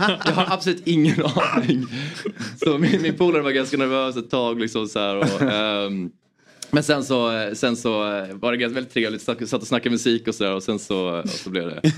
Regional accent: Åland Islands; jag kom från Åland igår. Ah. Jag var hemma och hälsade på mina föräldrar lite grann som bor där.

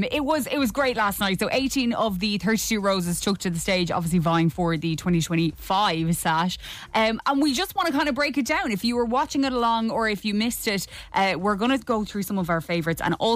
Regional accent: Tralee, Munster, Ireland; I am biased because I am from Tralee.

